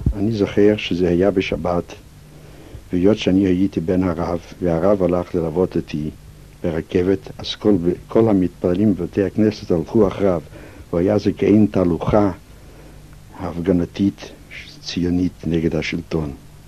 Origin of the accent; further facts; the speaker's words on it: Pryluky, Chernihiv Oblast, Ukraine; also born or lived in Lithuania; now in Israel; באוקראינה נבחר אבי כרב בעיר פרילוקי, פלח פולטבה. בעיר זו התגוררתי מ-1915 עד עלייתי ארצה, שם אני גמרתי בית ספר התיכון